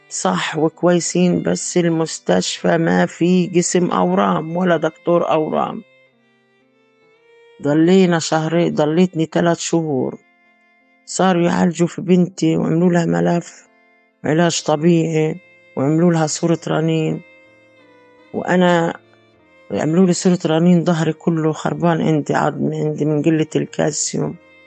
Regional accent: Gaza, Gaza Strip, Palestine; أنا مريضة من غزة،

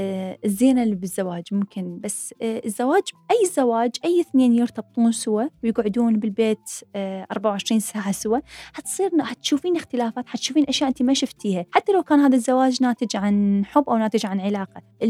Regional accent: Iraq; also born or lived in Syria; أنا شلون كبرت بالعراق، كبرت بأيام الحصار، كبرت بالوقت اللي كانت نهايات الحرب العراقية الإيرانية،

